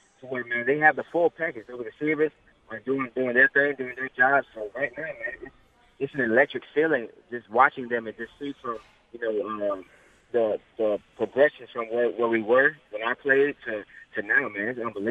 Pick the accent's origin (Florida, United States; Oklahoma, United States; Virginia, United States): Florida, United States; You know, we're both from Florida.